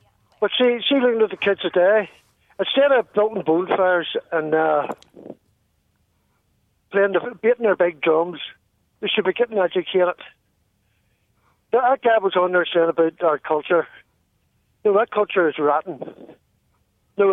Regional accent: Belfast, Northern Ireland, United Kingdom; Now, I'm born and bred in Belfast. I'm a Protestant.

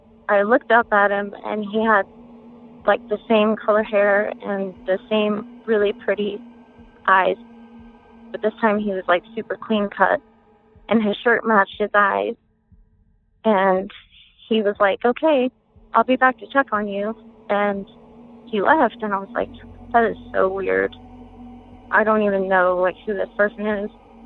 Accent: South Carolina, United States; I was raised in South Carolina as a Southern Baptist.

